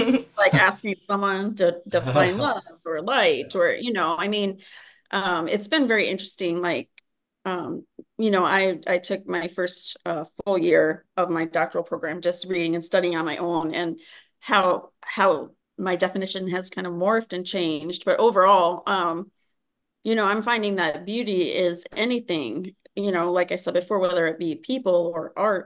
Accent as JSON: {"language": "English", "town": "Chicago", "region": "Illinois", "country": "United States", "tie": "born or raised there", "said": "Yes, I grew up in Chicago, which is like the Mordor, you know, in Lord of the Rings, you know, where there's like this just a concrete jungle everywhere."}